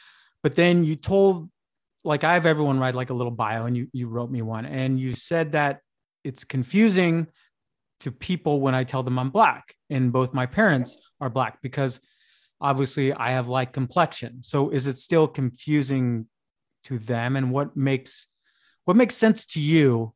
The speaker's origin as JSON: {"language": "English", "town": "Escondido", "region": "California", "country": "United States", "tie": "born or raised there", "said": "I grew up in San Diego in Escondido, California."}